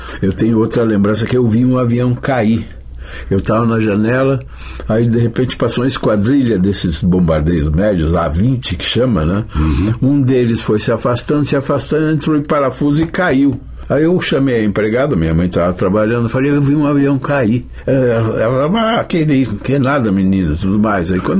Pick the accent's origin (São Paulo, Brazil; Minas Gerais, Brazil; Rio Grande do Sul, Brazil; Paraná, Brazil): São Paulo, Brazil; born there; Nasci em São Paulo, nasci nas Perdizes, né? Meu pai e minha mãe tinham uma farmácia na Cardoso de Almeida, que existe até hoje, chama Farmácia Butantan.